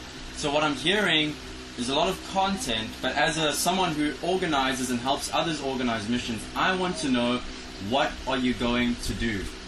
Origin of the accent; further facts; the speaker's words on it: Western Cape, South Africa; I've been living in Cape Town for a very long time. I'm a South African.